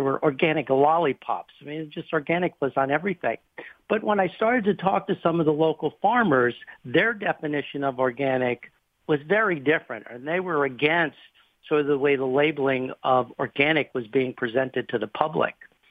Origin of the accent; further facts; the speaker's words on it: New Jersey, United States; So growing up, I grew up in New Jersey and, you know, my parents shopped in a supermarket.